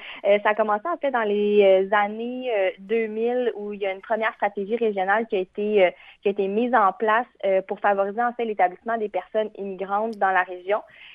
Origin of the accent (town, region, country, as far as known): Quebec, Canada